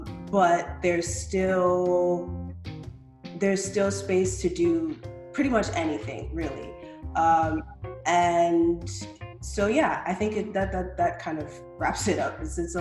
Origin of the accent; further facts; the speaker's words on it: Connecticut, United States; I grew up in Connecticut. So I went to Haw High School in West Hartford, very suburban